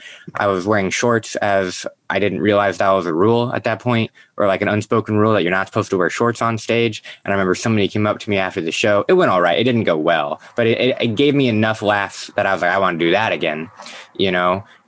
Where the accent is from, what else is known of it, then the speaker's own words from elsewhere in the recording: Indiana, United States; now in Los Angeles, United States; So I'm from Indiana originally. I live in Los Angeles now, like you said in the intro.